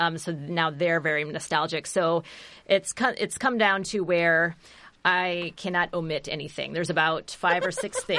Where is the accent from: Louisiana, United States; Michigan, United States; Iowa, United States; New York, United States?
Iowa, United States; Ames; now in Story City, United States; I grew up in Ames, and I have not grown up with Kringla. But I moved to Story City, and, you know, that's a Norwegian town.